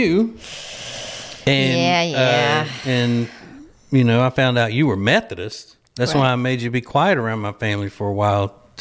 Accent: Louisiana, United States; anytime they're showing a documentary type thing about Louisiana, it's never around where we were raised in Louisiana.

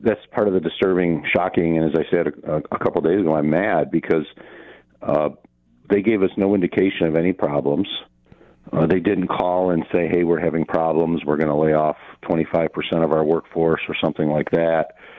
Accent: Lackawanna, New York, United States; I grew up in Lackawanna. I was a teenager when Bethlehem Steel announced its big closing in 1982, and I remember it vividly.

